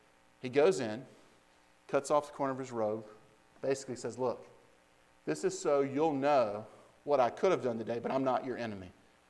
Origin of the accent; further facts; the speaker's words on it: the South, United States; I know that's not proper English, but I'm from the South.